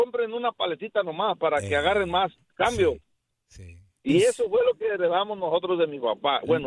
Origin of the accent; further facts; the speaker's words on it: Mexico City, Mexico; Oye, y yo soy chilango.